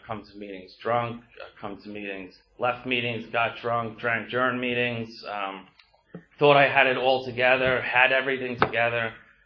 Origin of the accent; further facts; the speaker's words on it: Bronx, New York, United States; I got sober in the Bronx. I'm from the Bronx, New York.